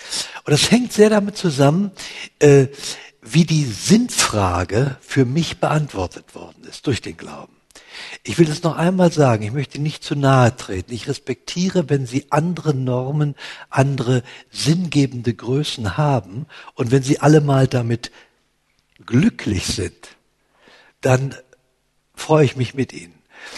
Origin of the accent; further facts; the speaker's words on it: Berlin, Germany; born there; ich bin mitten im Krieg geboren, 43, da fielen die Bomben auf Berlin und 2 Tage nach meiner Geburt ist das Kinderheim, in dem ich entbunden wurde, abgebrannt. Ich bin das 5. Kind